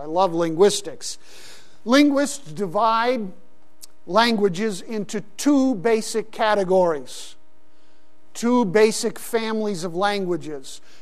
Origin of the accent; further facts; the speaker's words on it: Larkana, Sindh, Pakistan; When I grew up in Pakistan, we lived in the city of Larkana, and Larkana was only about 15 miles from Mohenjo-Daro.